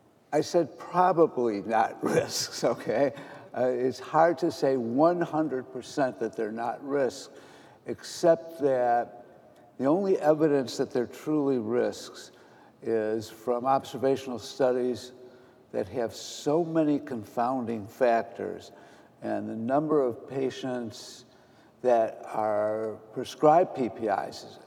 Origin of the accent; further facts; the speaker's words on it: Detroit, Michigan, United States; The only supplement I take is vitamin D because I'm from Detroit.